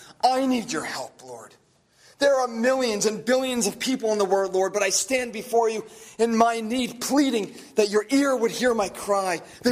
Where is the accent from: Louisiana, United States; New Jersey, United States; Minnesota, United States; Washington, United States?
New Jersey, United States; I'm from New Jersey